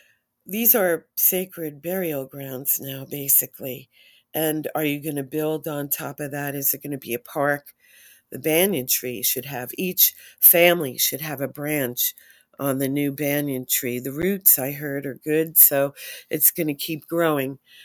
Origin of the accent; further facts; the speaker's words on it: New York, United States; also born or lived in Maui; I'm originally from New York. So when I moved to Maui, during Onipa'a, I took a Hawaiian language at Kapi'olani Community College.